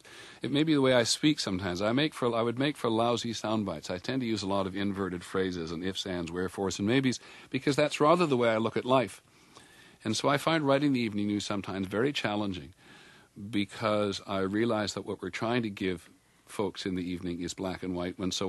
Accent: Toronto, Ontario, Canada; now in United States; when I grew up in Toronto, we wanted something exciting to do, we went to Buffalo.

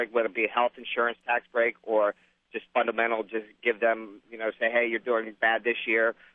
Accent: United States; I'm born and raised in America, and it's been hard ever since.

